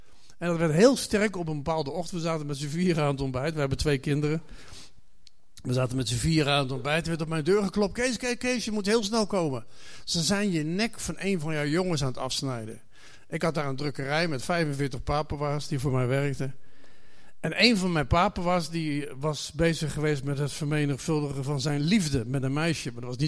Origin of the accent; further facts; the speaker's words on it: Zelhem, Gelderland, Netherlands; also born or lived in The Hague; Ik ben 60 jaar geleden geëmigreerd van Den Haag naar Zelhem. Zo voelde dat ook. Ik dacht dat we het land uitreden toen ik met mijn broertjes en zusjes in de auto zat.